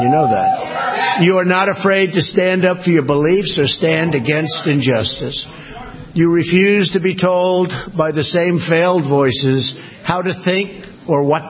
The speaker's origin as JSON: {"language": "English", "country": "United States", "said": "Americans must unify and we must show the world that we are united together in peace and love and harmony as fellow American citizens."}